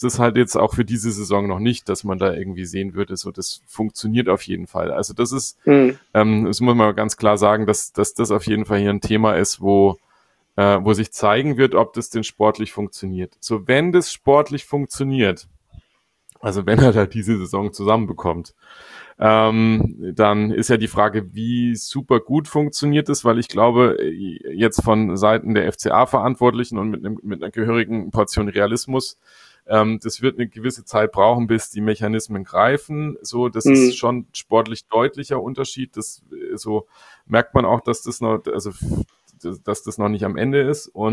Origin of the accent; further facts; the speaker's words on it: Augsburg, Bavaria, Germany; das sind wir Augsburger grundsätzlich Pessimisten genug